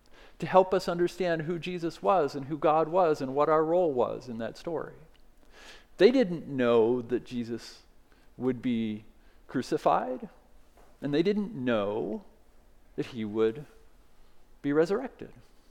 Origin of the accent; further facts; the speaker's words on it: Michigan, United States; I grew up in Michigan, where we could spend the rest of Christmas Day with my grandparents